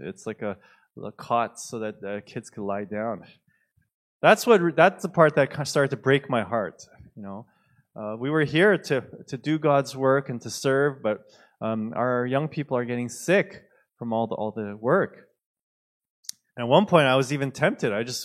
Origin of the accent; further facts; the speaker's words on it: Toronto, Ontario, Canada; We are just simply … right? So that's what we use. We owned it. Hi, we're